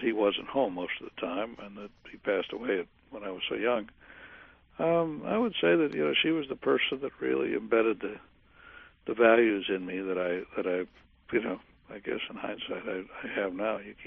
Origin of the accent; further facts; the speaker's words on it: Cleveland, Ohio, United States; I'll soon be 62, but yeah, I grew up in Cleveland. My father had a restaurant, which was a wonderful place. It was a fish house in downtown Cleveland